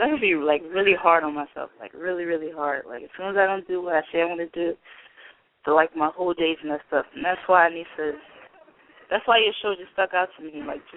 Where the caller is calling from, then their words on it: Philadelphia, Pennsylvania, United States; from Philadelphia.